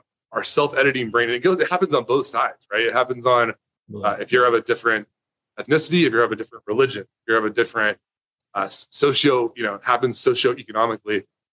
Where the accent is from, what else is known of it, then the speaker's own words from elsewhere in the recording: Decatur, Texas, United States; we grew up in a poor area of Decatur, Texas, which is my hometown. It's in Wise County.